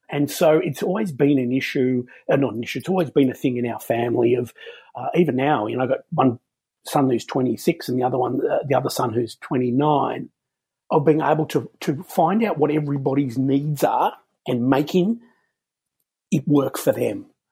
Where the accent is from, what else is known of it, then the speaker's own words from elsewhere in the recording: Melbourne, Victoria, Australia; I'm born and raised in Melbourne and have always been here, as has my wife.